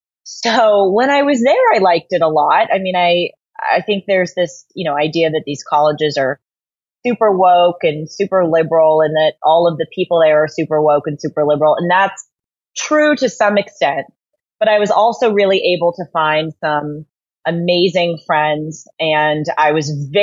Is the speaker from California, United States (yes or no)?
yes; Los Angeles, California, United States; I came in as a progressive liberal because I grew up in Los Angeles, and that was kind of the accepted view there.